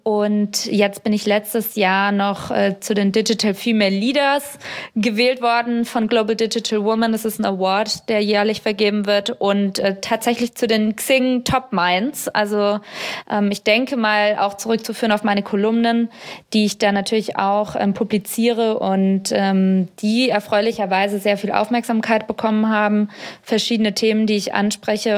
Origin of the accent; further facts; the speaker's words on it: Germany; ich habe halt gesagt, ja, ich komme aus Deutschland und mache hier Medien und so